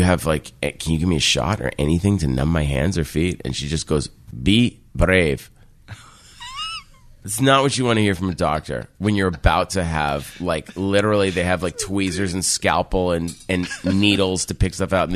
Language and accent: English; Boston, Massachusetts, United States; accent: Boston; because he knew I was from Boston, and I would talk in my mass hall accent